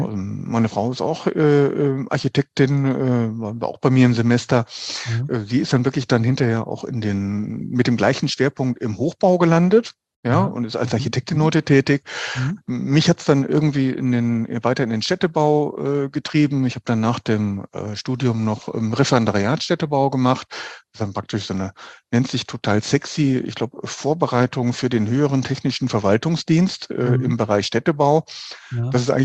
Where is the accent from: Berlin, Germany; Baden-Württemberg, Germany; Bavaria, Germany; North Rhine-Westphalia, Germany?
North Rhine-Westphalia, Germany; Düsseldorf; now in Cologne, Germany; Ich komme aus Düsseldorf, gebürtig.